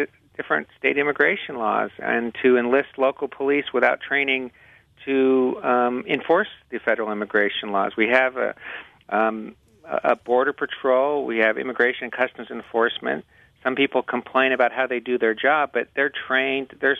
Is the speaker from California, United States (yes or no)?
yes; California, United States; And in the past, my home state, California, decided in the 1990s to try to get involved in immigration.